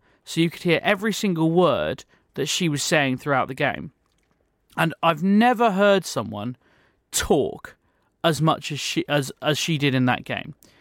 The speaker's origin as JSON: {"language": "English", "region": "England", "country": "United Kingdom", "said": "We all know, and as English football fans, we kind of almost expected what happened next"}